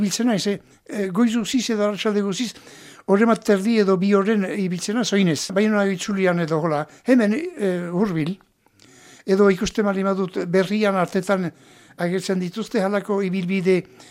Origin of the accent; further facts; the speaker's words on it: Navarre, Spain; Eta enetzat Iruña da gure hiriburua. Ta ni ere Nafarra naiz? Eletar gisa.